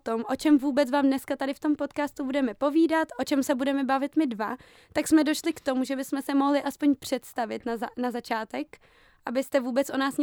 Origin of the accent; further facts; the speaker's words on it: Prague, Czechia; moved away as an adult; now in London, United Kingdom; pocházím z Prahy. Do 6 let jsem tam bydlela, narodila jsem se tam, pak jsme se přestěhovali do baráčku za Prahu, ale v Praze jsem taky studovala a vlastně jsem tam strávila celý svůj dosavadní život, než jsem se přestěhovala sem do Londýna za školou.